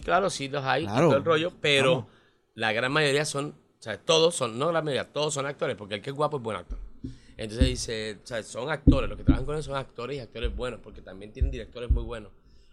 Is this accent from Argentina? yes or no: no; Puerto Rico; yo vengo de Puerto Rico, tengo mi material